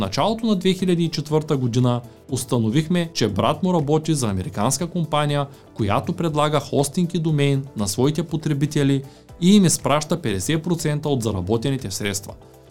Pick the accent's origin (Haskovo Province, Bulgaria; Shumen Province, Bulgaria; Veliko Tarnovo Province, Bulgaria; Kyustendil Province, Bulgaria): Shumen Province, Bulgaria; Shumen; родния ми град Шумен